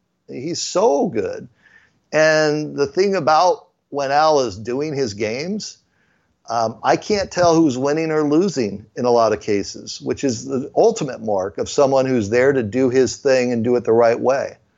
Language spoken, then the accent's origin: English; San Diego, California, United States; Growing up in San Diego, it was Jerry Coleman, and Jerry would call an infield fly a home run.